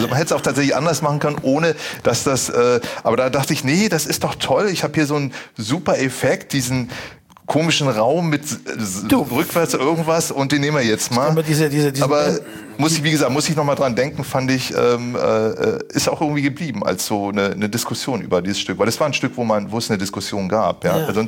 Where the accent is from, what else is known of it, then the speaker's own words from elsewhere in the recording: Berlin, Germany; also das kenne ich als Berliner auch